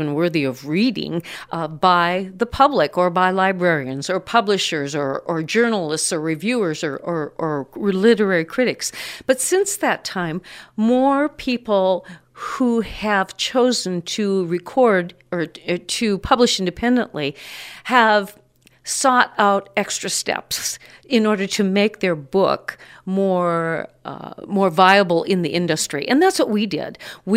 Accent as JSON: {"language": "English", "region": "North Dakota", "country": "United States", "tie": "born or raised there", "said": "And of course, because we grew up just outside of Bismarck, there are all kinds of opportunities for communications"}